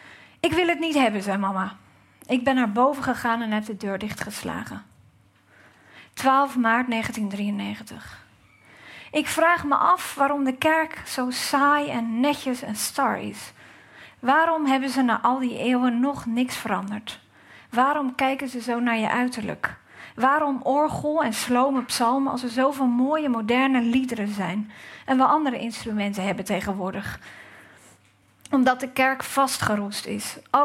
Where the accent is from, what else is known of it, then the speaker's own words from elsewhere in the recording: Gouda, South Holland, Netherlands; en... En voordat ik ga lezen zal ik even vertellen dat ik uit Gouda kom.